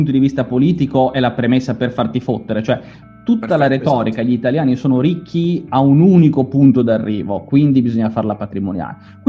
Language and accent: Italian; Genoa, Liguria, Italy; sai, io sono di Genova, non mi offendo